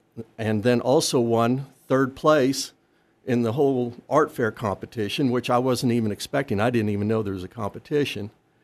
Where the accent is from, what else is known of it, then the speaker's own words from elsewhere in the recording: Arlington, Kansas, United States; I'm from Arlington, between Hutch and Pratt.